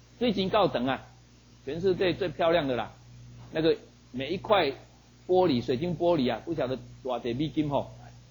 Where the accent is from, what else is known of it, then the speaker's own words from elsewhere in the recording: Taiwan; 我们台湾人，我们台湾人在过年的时候，在求福的时候